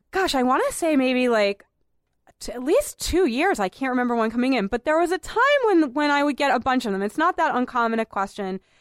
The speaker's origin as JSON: {"language": "English", "town": "Boston", "region": "Massachusetts", "country": "United States", "tie": "born or raised there", "said": "I'm not from Newton. I'm not a native of Newton. I'm a native of Boston proper. I grew up in Boston proper"}